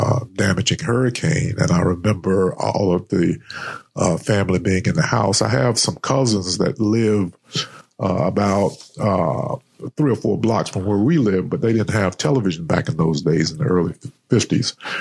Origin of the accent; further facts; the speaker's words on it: Rocky Mount, North Carolina, United States; Well, as I said, I grew up in Rocky Mount, by the way, which is about an hour east of Raleigh.